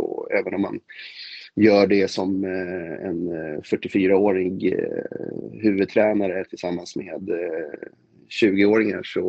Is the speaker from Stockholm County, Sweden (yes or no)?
yes; Stockholm, Stockholm County, Sweden; Jag hoppas ju verkligen som stockholmare att AIK kan etablera sig.